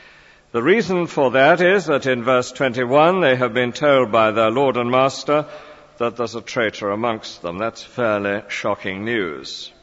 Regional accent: England, United Kingdom; accent: English; At any rate, it was a great experience for me, and I hope they could manage my English accent.

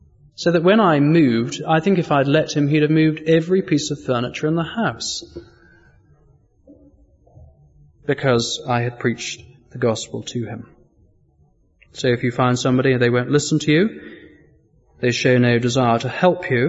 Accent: England, United Kingdom; The ways it happens today, of course, we're English, we express it in different ways.

